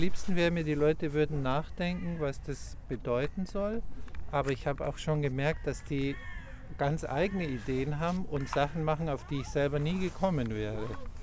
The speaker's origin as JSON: {"language": "German", "town": "Passau", "region": "Bavaria", "country": "Germany", "tie": "born there", "said": "1973 in Passau."}